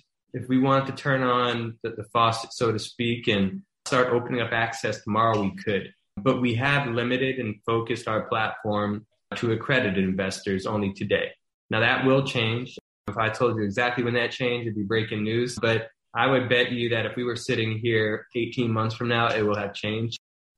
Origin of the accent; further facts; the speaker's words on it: Baton Rouge, Louisiana, United States; somebody who grew up in my hometown of Baton Rouge, Louisiana. You don't have a lot of capital, just like I didn't have a lot of money growing up